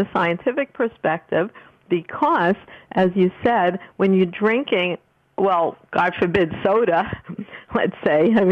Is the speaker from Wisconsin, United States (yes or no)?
no; New York, United States; so that means we're originally from New York, even though now we both live in Florida.